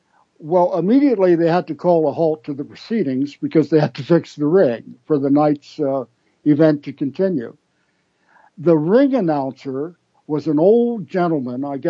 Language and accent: English; Washington, D.C. area, United States; In my hometown, just outside of D.C., every summer, professional wrestling would come to town